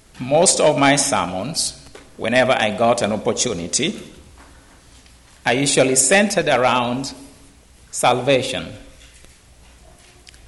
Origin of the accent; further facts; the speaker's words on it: Kenya; just next to my home country, Kenya.